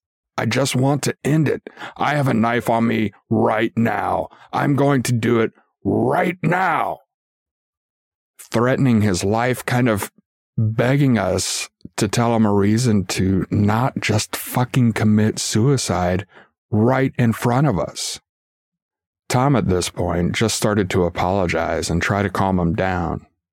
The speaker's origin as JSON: {"language": "English", "country": "Germany", "said": "For context, I'm from Germany, and the legal age to drink here is 16 for beer and wine, and 18 for liquors."}